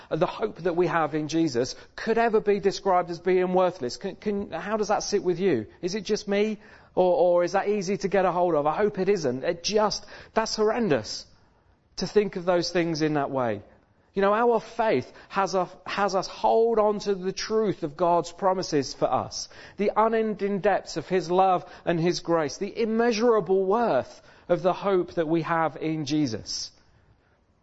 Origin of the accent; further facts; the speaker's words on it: United Kingdom; to live that crazy stiff upper lip kind of expected response that we're supposed to have because we're British.